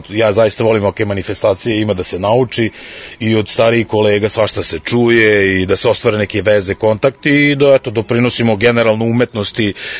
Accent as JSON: {"language": "Serbian", "town": "Novi Sad", "region": "Vojvodina", "country": "Serbia", "said": "ja sam iz Novog Sada, a svi koji znaju šta je to, mi smo ono na verovatno nultoj nadmorskoj visini i kod nas je zrak kao na močvari."}